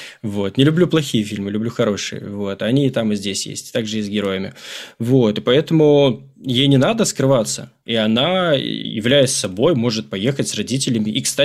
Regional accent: Kazakhstan; Ну, я из Казахстана, я понимаю, о чем он.

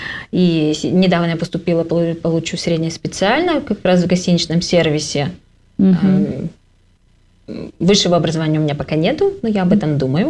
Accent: Izhevsk, Udmurt Republic, Russia; now in Saint Petersburg, Russia; Я приехала сюда из города Ижевска. Это находится в центральной части России. В Удмуртской республике. И я из большой семьи, из христианской семьи. В моей семье 9 детей.

